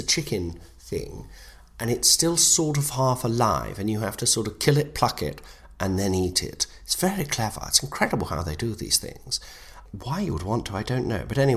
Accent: Nottingham, East Midlands, United Kingdom; That's because I come from Nottingham, I won't lie, and I've always struggled to put in my thz.

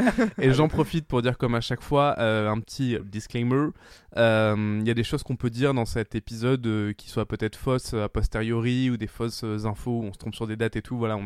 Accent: Bordeaux, Nouvelle-Aquitaine, France; Mais j'étais dans un collège privé.

